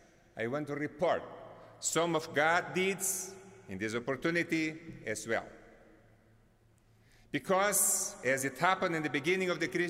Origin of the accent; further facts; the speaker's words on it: Brazil; first language Portuguese; English is a second language; because Mozambique is a Portuguese-speaking country, and my mother tongue from Brazil is Portuguese too.